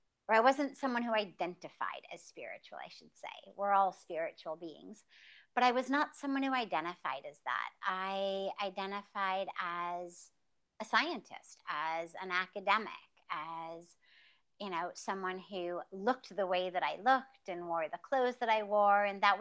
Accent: Los Angeles, California, United States; the life that I grew up in Los Angeles, quite literally in Hollywood, hence the Hollywood to the Himalayas title of my memoir.

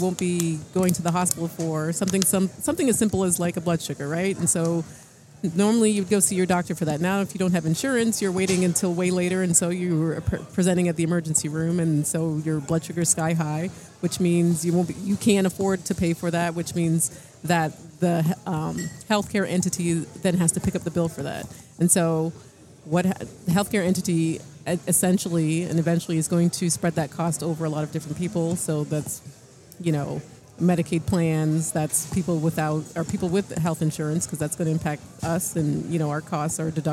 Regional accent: Canada; I'm Canadian. I come from somewhere where we.

